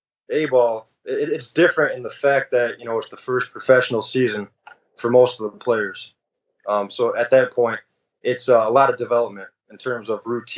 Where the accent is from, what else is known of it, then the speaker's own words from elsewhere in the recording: Romeo, Michigan, United States; I graduated from Romeo, so I'm originally from Romeo, Michigan.